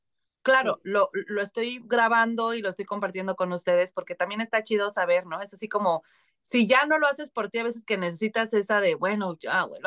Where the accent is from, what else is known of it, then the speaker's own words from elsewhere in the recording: Mexico; now in Vancouver, Canada; Porque soy mexicana y entonces necesito la vitamina D.